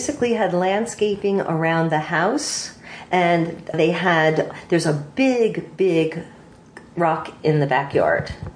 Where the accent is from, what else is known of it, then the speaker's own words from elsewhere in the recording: Mamaroneck, New York, United States; now in Neversink, United States; I grew up in Mamaroneck in Westchester County.